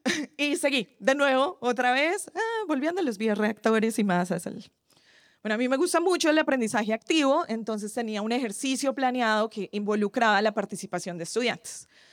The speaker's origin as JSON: {"language": "Spanish", "country": "Colombia", "said": "ella es colombiana, yo soy colombiana"}